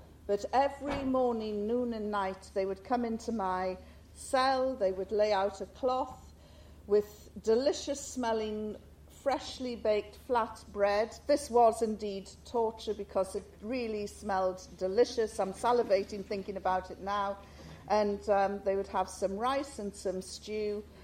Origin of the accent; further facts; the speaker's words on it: North East England, United Kingdom; accent: Geordie; And I told them I come from the north of England, and then I said it's like the tribal areas, and they quite liked this idea. And I said I come from a tribe called the Geord